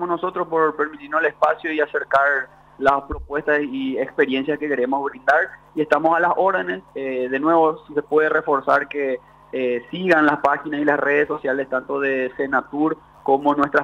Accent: Asunción, Paraguay; nuestros orígenes como sociedad paraguaya, asuncena, está ligada a lo que ocurrió en estos espacios

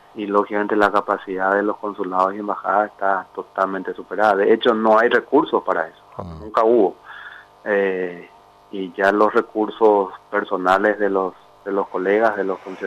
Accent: Paraguay; y no estamos acostumbrados a perder como paraguayos, y esta guerra no la podemos perder.

